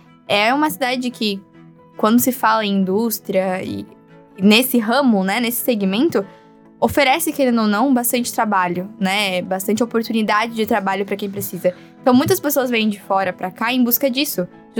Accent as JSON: {"language": "Portuguese", "town": "Joinville", "region": "Santa Catarina", "country": "Brazil", "said": "Eu sou de Joinville, minha mãe é de Joinville e meu pai é de Rio do Sul."}